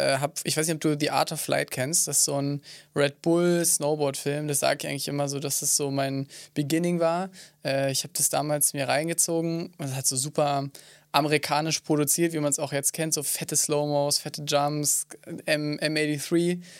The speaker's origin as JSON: {"language": "German", "region": "Berlin", "country": "Germany", "said": "ich komme ja eigentlich auch aus Berlin"}